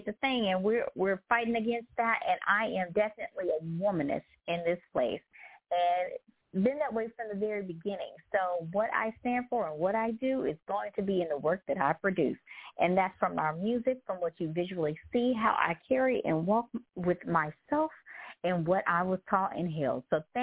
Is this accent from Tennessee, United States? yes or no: yes; Memphis, Tennessee, United States; I first started, of course, where I was born in my hometown of Memphis, Tennessee. But let's just say I'm a Southern girl with Cali ways.